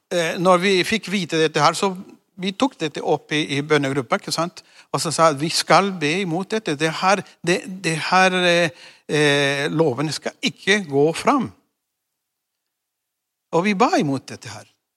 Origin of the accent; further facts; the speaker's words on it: Chile; Swedish is a second language; now in Norway; Jag är upprinnelig från Chile, min kona och jag. Och vi har bott i Norge och här uppe i Skandinavien längre än vad vi har bott i Chile.